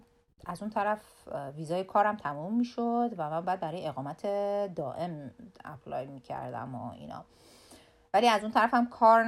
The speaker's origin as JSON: {"language": "Persian", "country": "Iran", "moved": "as an adult", "said": "از موقعی که از ایران اومدم با وام از بانک گرفتم که پول بلیط هواپیما رو بخرم تا بیام اینجا"}